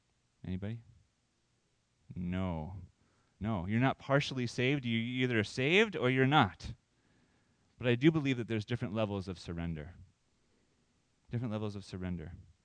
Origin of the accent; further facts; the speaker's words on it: Florida, United States; Okay, now, I loved the water. I grew up in Florida. I loved to be at the beach.